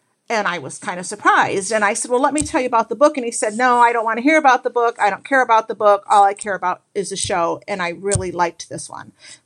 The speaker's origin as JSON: {"language": "English", "region": "Michigan", "country": "United States", "said": "Hi, Mary and Blake. … I'm from Michigan."}